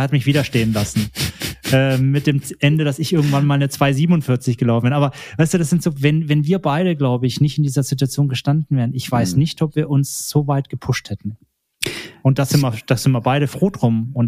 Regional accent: Erlangen, Bavaria, Germany; Und zwar mein bester Kumpel aus Erlangen, also wo ich herkomme.

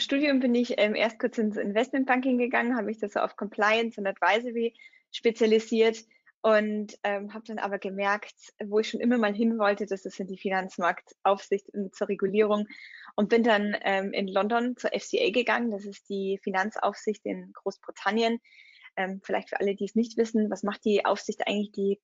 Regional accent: Germany; Aber in meinem Heimatland, in Deutschland tatsächlich, waren es damals weniger als 15%.

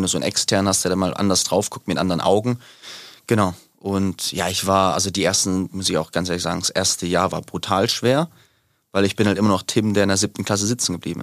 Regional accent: Pfrohndorf, Baden-Württemberg, Germany; ich komme nicht mal aus Nagold, also Nagold hat 15.000 Einwohner, ich komme aus Pfrohndorf von Nagold mit 500 Einwohnern und mein Nervensystem ist halt so aufgewachsen

